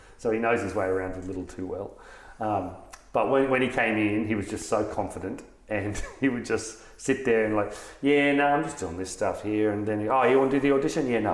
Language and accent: English; Australia; But as Australian films, we don't do that enough.